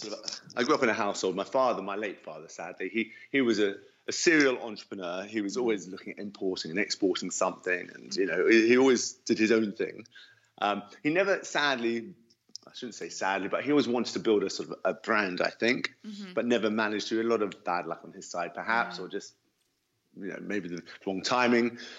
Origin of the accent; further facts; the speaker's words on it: London, United Kingdom; I grew up in London, now 46, and I suppose I grew up in a typical middle-class family, northwest London. Being an only child